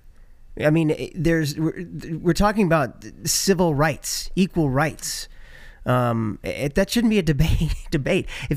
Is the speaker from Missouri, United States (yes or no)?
yes; Missouri, United States; growing up in Missouri, there was a lot of it.